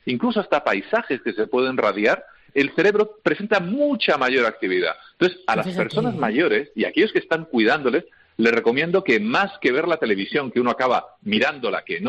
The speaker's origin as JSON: {"language": "Spanish", "country": "Spain", "said": "estoy en España porque soy español"}